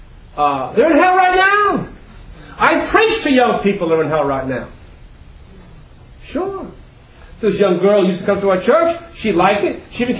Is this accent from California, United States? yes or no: no; Queens, New York, United States; You know, I grew up in Queens, and a lot of the young people I grew up with, went to school with, they're in hell right now.